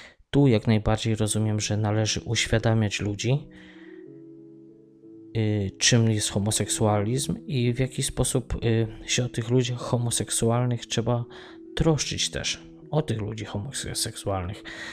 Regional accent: Tarnów, Lesser Poland, Poland; Ja wychowałem się w Tarnowie, w dzielnicy Mościce

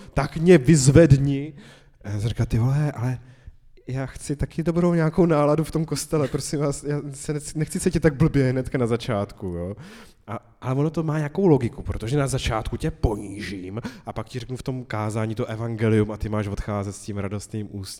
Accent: Vysočina Region, Czechia; No, tak dobře, já jsem z Vysočiny, tak

